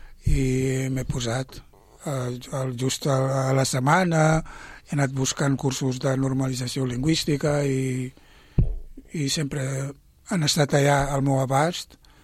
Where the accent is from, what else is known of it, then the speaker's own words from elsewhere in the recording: Mozambique; Catalan is a second language; now in Sabadell, Spain; jo sóc de Moçambic i vaig arribar a Sabadell fa ja 24 anys.